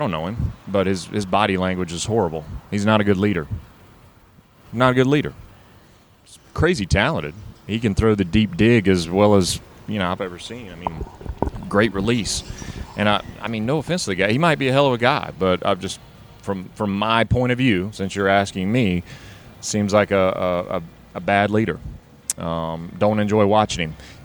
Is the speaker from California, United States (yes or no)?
no; Macon, Georgia, United States; But also, so was the Macon Mall where I'm from.